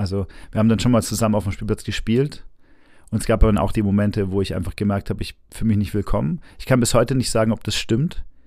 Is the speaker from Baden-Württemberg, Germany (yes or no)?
yes; Stuttgart, Baden-Württemberg, Germany; Geboren bin ich in Stuttgart. Und dort haben meine Eltern mich sowohl gezeugt als auch am Anfang aufgezogen. Also meine frühe Kindheit bis zur Grundschule. Bis der ersten Klasse Grundschule ist in Stuttgart in Degerloch. Da kommt auch ein bisschen der schwäbische Einschlag, meine ich mal, doch auch durch.